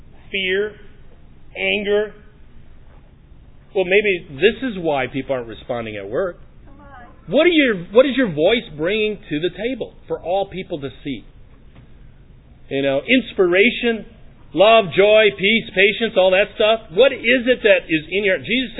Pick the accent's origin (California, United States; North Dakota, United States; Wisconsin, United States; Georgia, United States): Wisconsin, United States; Green Bay; I'm from Green Bay, that's why everybody's...